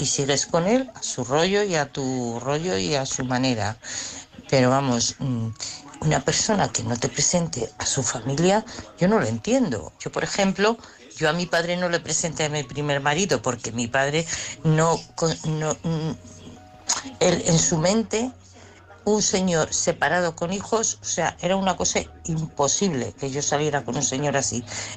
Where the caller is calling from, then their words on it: Madrid, Community of Madrid, Spain; de Madrid.